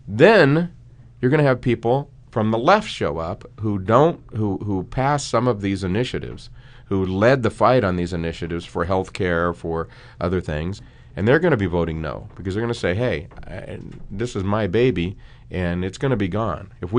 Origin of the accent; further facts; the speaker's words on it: Mesa, Arizona, United States; he's coming to Mesa, my hometown.